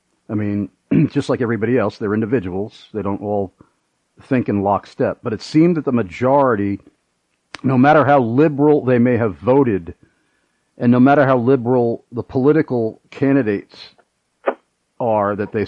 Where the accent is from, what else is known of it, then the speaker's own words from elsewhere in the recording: New York, United States; that's what I've witnessed in growing up in New York.